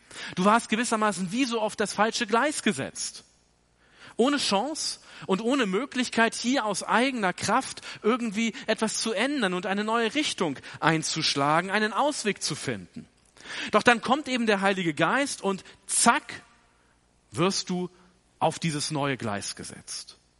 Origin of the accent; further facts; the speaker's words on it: Hamburg, Germany; Als Kind, da bin ich immer gerne in meiner Heimatstadt Hamburg in den ersten Wagen so der U-Bahn eingestiegen.